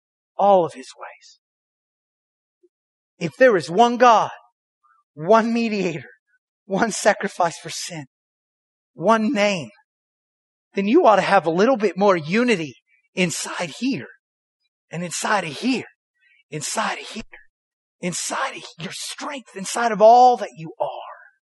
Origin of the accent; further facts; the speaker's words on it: Waco, Texas, United States; I grew up in the Bible Belt. Raise your hand and raise up in the Bible Belt. Raise up in the Bible Belt in the blessed land of Waco, Texas.